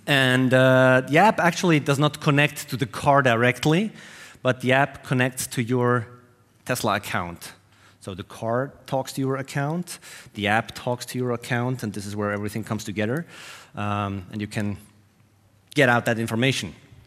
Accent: Switzerland; I'm from Switzerland, and I've done this presentation like 10 times around the world.

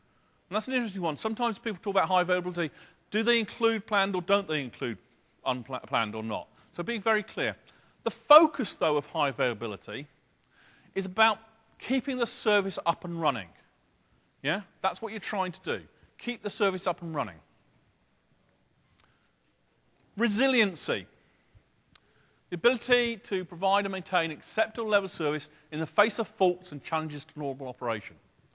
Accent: England, United Kingdom; And of course, being English, I looked at the important one, which is the Oxford English Dictionary

